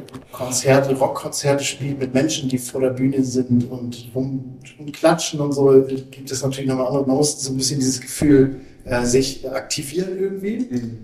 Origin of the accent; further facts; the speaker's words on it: Neumünster, Schleswig-Holstein, Germany; Ein bisschen weiter oben, wir kommen aus Neumünster.